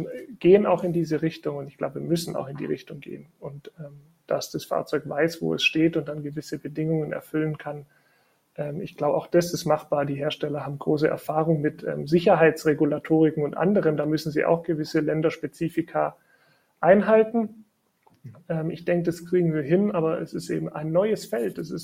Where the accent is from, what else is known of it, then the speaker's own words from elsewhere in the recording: Baden-Württemberg, Germany; ich als Schwabe finde es natürlich auch besonders toll